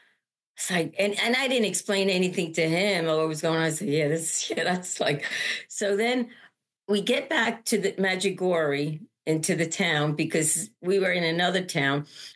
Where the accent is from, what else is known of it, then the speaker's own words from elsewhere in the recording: Syosset, New York, United States; And I was like, oh, I'm from Long Island.